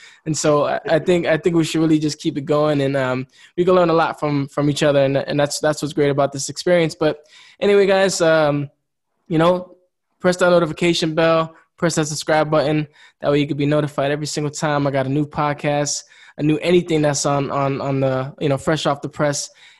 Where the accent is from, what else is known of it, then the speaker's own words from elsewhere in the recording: United States; now in Germany; where I'm living in the world, being in Germany, as an American